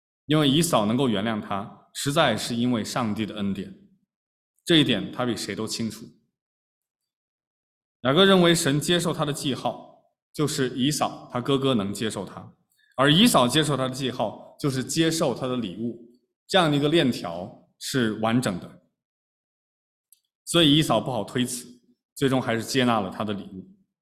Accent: China; 我们中国人都很讲面子

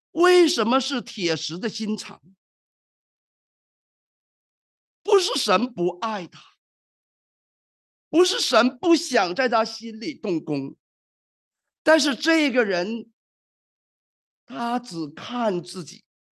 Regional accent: China; 那广东话人也中国人嘛，那我也是中国人，那我就进去呀

